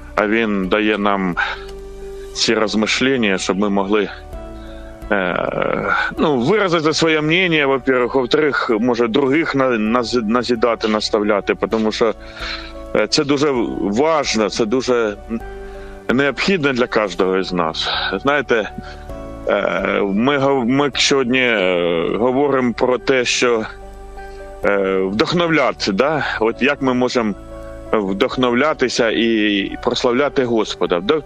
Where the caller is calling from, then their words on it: Kharkiv, Kharkiv Oblast, Ukraine; із Харкова.